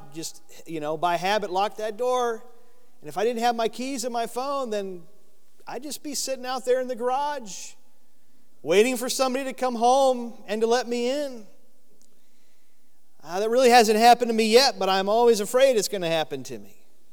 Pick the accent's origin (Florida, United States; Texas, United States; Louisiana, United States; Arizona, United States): Florida, United States; When I was a kid in my neighborhood growing up in Florida, I had one friend who was a year older than me, lived across the street